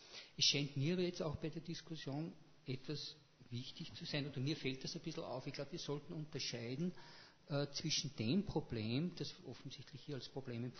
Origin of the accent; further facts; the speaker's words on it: Austria; wie wir als Österreicher uns gegenüber diesen Leuten verhalten